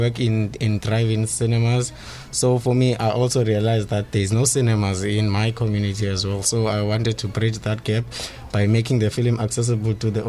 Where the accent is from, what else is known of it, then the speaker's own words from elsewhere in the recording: Khayelitsha, Western Cape, South Africa; I'm 25 years old and I'm from Khayelitsha.